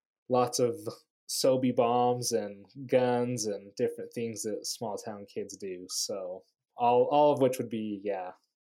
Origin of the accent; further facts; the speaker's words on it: Blanding, Utah, United States; Yeah, I am the youngest of six kids. I grew up in Blanding, Utah, which is where I currently live.